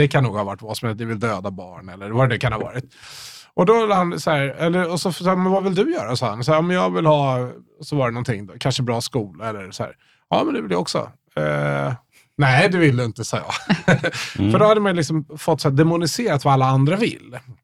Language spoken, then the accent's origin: Swedish; Järfälla, Stockholm County, Sweden; Jag växte upp här i Järfälla.